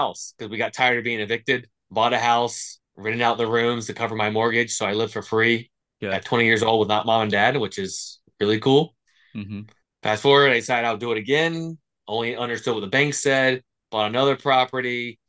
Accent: Plant City, Florida, United States; I am from Central Florida. We're a little town called Plant City, the winter start rate capital of the world.

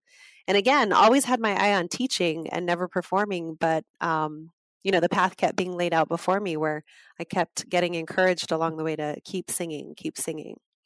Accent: Las Cruces, New Mexico, United States; I grew up in Las Cruces, New Mexico, which is a little town on the border between Texas, New Mexico, and Mexico.

